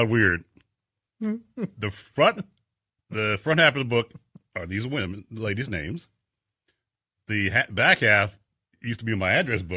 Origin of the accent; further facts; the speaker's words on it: Inglewood, California, United States; now in Indianapolis, United States; We came here from Inglewood, California in the early 70s. And I love it here.